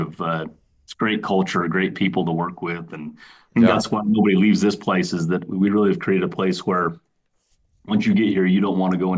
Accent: Utah, United States; And so what was really fun is because I was the kid from Utah. There was like three or four of us interns there, and I was a kid from Utah, so they assigned me the Browning account.

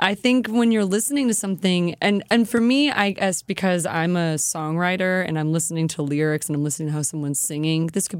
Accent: Florida, United States; And I'm from Florida.

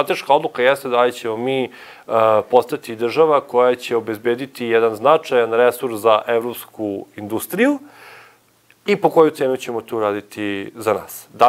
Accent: Vojvodina, Serbia; Ja dolazim iz Banata i mi već imamo nekoliko vetroparkova

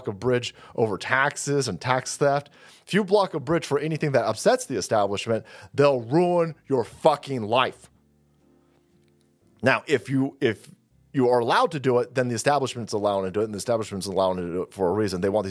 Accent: San Francisco, California, United States; this is my hometown over here. I'm in San Francisco and I've got these dipshits over here blocking my Golden Gate.

